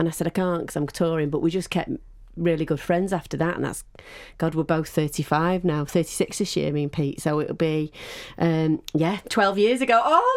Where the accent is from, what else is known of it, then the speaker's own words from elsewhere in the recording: Manchester, North West England, United Kingdom; now in Stockport, United Kingdom; I'm originally from Manchester, but I live in Stockport. And I live in London and Stockport.